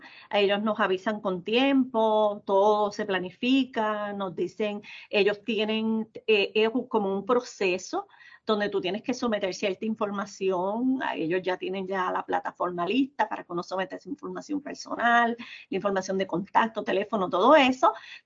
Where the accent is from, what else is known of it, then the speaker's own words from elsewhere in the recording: Puerto Rico; además de que soy puertorriqueña, de que represento a Puerto Rico, también represento al recinto universitario de Mayagüez